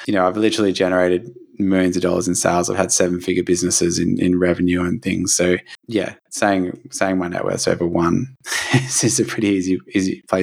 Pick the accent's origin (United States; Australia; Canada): Australia; Perth, Western Australia; So I'm from Perth, the end of the earth.